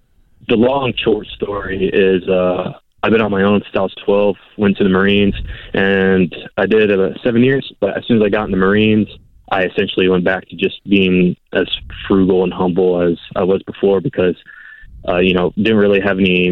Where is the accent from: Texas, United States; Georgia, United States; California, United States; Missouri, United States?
Texas, United States; San Antonio; Whenever I came to this job, I left my hometown of San Antonio.